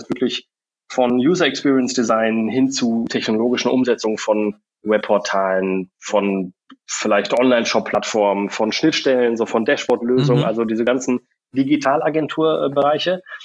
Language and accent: German; Bielefeld, North Rhine-Westphalia, Germany; born there; also born or lived in England / Munich / Australia; ich bin ursprünglich in Bielefeld geboren, war jahrelang woanders. Ich habe ein paar Jahre, also erstmal habe ich irgendwann mal in England gelebt, dann habe ich ein paar Jahre in München gelebt, dann 2 Jahre in Australien gelebt.